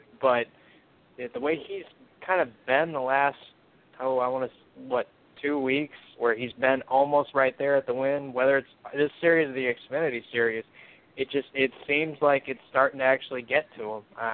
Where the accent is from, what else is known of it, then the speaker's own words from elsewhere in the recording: United States; You know what? We're American. We're red-blooded.